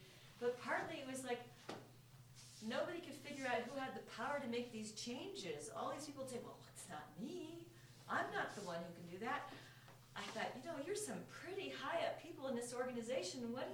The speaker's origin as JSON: {"language": "English", "town": "Sacramento", "region": "California", "country": "United States", "tie": "born or raised there", "lives_now": "Chicago, United States", "said": "I grew up in Sacramento"}